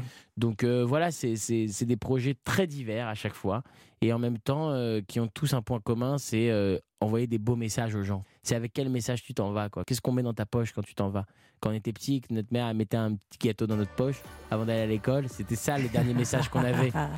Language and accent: French; France